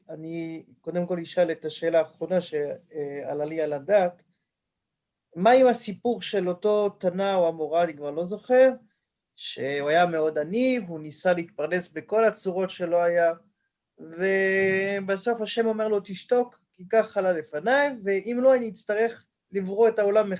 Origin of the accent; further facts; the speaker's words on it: France; Hebrew is a second language; אבל אני צרפתי, ככה מדברים בצרפתית.